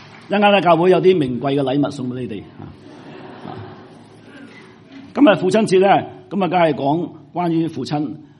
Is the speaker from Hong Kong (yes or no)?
no; Canada; 因為我喺呢邊長大，即係有半個加拿大嘅文化